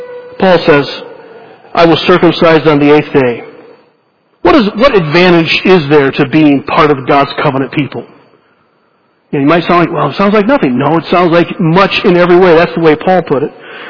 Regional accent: the South, United States; I grew up in the Bible Belt, but that doesn't save you.

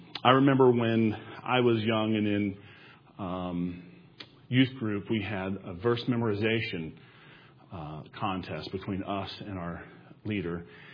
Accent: Arkansas, United States; Worden is the church that we grew up in Arkansas, that we had this discussion.

